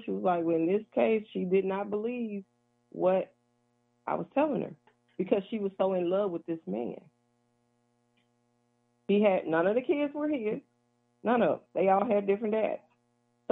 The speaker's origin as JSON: {"language": "English", "region": "the South", "country": "United States", "tie": "born or raised there", "said": "I have a friend that I grew up with in the South."}